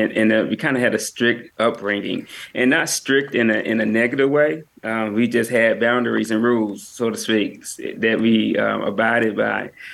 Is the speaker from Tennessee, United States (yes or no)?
yes; Arlington, Tennessee, United States; I'm from Arlington, Tennessee, which is right outside of Memphis. It's similar, I guess, in flavor of people and personalities and things of that nature. But to sum it up, Arlington is country. It's the country. And Memphis is the city, basically. So I grew up in the country.